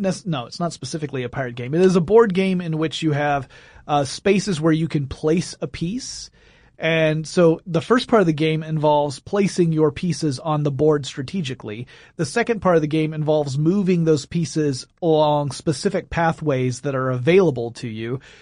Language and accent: English; United States; We're American. We can say drafts.